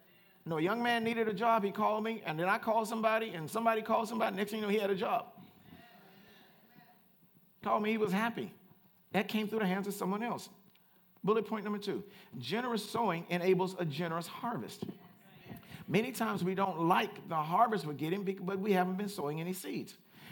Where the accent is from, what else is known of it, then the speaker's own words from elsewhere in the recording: Louisiana, United States; Now, I'm from Louisiana. We don't care about fashion in Louisiana.